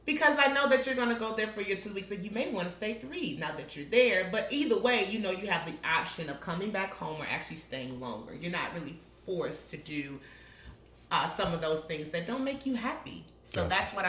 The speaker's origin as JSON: {"language": "English", "region": "the South", "country": "United States", "said": "And the most offensive thing is to walk into somebody's house as a Southerner and they offer you food and you don't take it."}